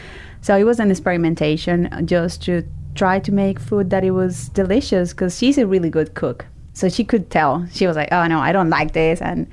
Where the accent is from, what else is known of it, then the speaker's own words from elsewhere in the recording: Colombia; We're from Colombia and South America, so carbohydrates are like